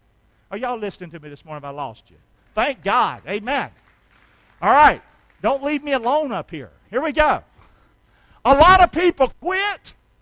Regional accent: Rockingham, North Carolina, United States; I'm from Rockingham. I like NASCAR.

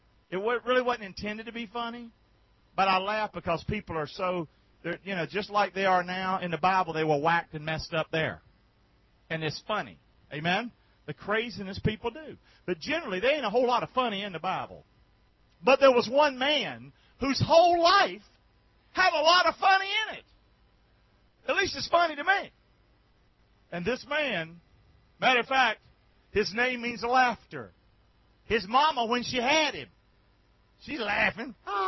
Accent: the South, United States; I'm a Southerner, is what I am.

